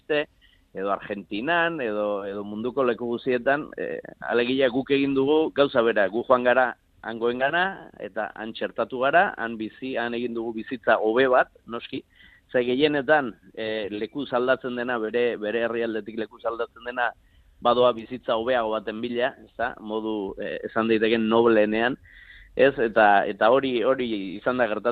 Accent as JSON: {"language": "Basque", "town": "Errenteria", "region": "Basque Country", "country": "Spain", "tie": "born there", "said": "Nire aita adibidez, Huelvatik etorri zen, errenteriara, nire amarekin ezkondu zen, errenteriakoa zen sortez"}